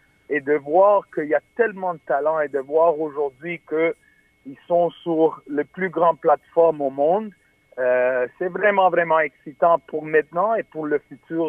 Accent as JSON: {"language": "French", "country": "Canada", "said": "Je suis canadien."}